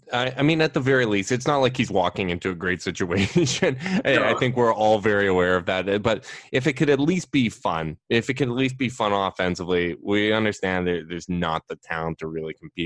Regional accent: Canada; As a Canadian, I have to ask you

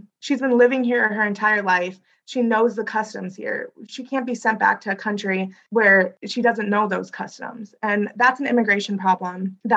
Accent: South India, India; my family, we come from South India, and we see that colorism firsthand.

